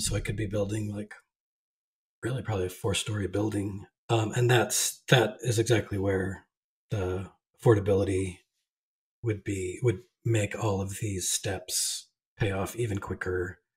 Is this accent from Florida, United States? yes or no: no; Newport, Rhode Island, United States; Newport, Rhode Island. If you know about it, it's famous for like the Great Gatsby